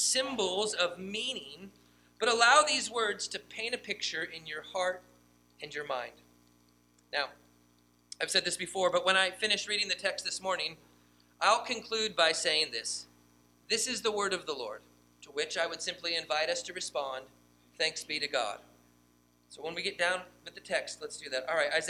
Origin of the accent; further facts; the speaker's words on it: California, United States; I'm from Northern California, so when I think of the wilderness, I think of the great outdoors.